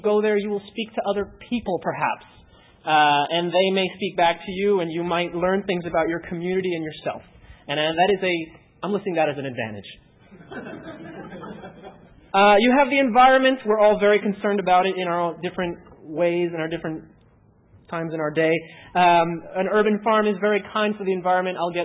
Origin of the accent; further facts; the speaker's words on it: Newark, New Jersey, United States; born there; In a lot of cities, in the city I was born in Newark, it's depending on where you live, it's hard to get access to good food.